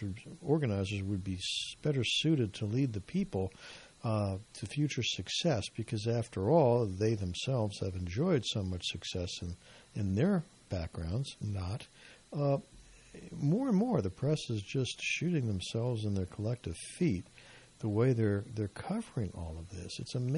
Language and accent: English; United States; but, you know, being an American and wanting the best for our country